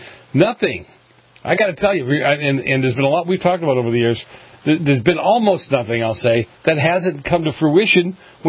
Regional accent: New England, United States; I grew up in New England, as you know. Very different breed, different way of looking at things.

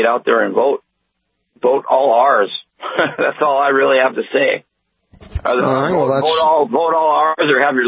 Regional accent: North Dakota, United States; now in Mobridge, United States; I just want to let you know, I grew up south of Bismarck, about 50 miles, I suppose, on a farm.

